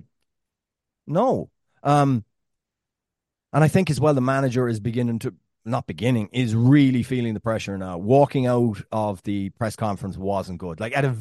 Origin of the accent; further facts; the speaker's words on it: United States; but as an American, I would like to say that often it is.